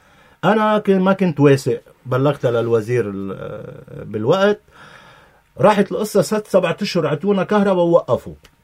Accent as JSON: {"language": "Arabic", "town": "Ain Drafil", "region": "Mount Lebanon", "country": "Lebanon", "tie": "born or raised there", "said": "10 دقائق بس انا خليني شوي لاعطيها لعين الدرافيل حقها وهيدي ضيعتي وبحبها كتير انا وطبعا تحياتي لك للبنان الحر من أهل عين درافيل"}